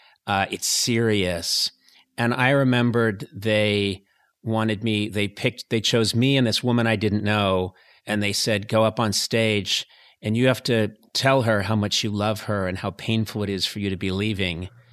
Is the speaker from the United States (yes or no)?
no; Ireland; Nope, I'm Irish, and that's not going to happen.